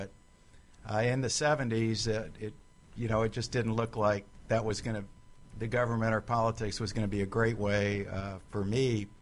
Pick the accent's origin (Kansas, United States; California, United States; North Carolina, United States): North Carolina, United States; I grew up in North Carolina, and I have to say my dream initially was to be a baseball player.